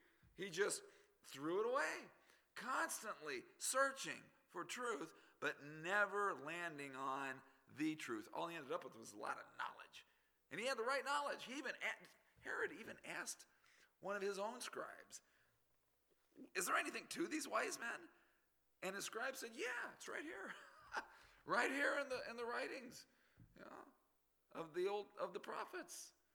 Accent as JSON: {"language": "English", "town": "Las Vegas", "region": "Nevada", "country": "United States", "tie": "born there", "said": "I was born in Sunrise Hospital. Sunrise Hospital is in Clark County, Nevada. That's Las Vegas. Okay. 1969."}